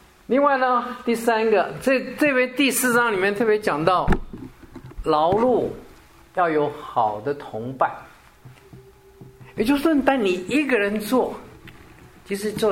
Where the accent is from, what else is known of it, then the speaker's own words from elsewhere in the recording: China; 有时候呢工作我们中国人喜欢单打独斗，都凭我自己的能力去做